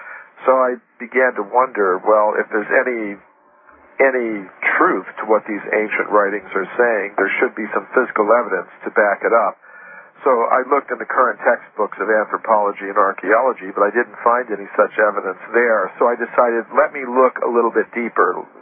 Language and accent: English; United States; Of course, I grew up in the United States, and I was pretty much on the conventional track